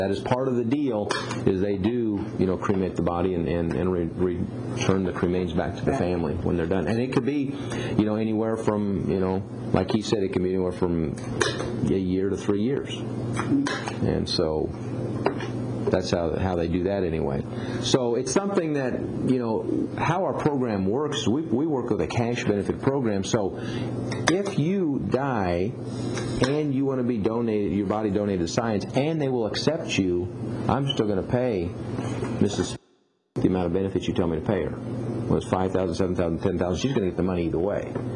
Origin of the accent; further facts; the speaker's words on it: Hayes, United States; And, of course, I was raised in the funeral business. I'm from Hayes. I grew up in a funeral home.